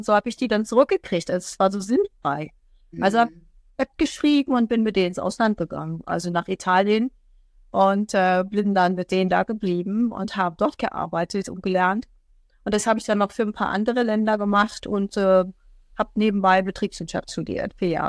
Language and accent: German; Brandenburg, Germany; Ich komme tatsächlich aus dem Land Brandenburg. Ich bin noch ein Jungpionier gewesen